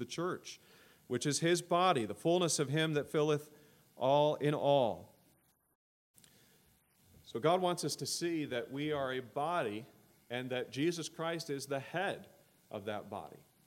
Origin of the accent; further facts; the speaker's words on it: Cleveland, Ohio, United States; For most of my growing up years, I grew up in Cleveland area, just east of Cleveland.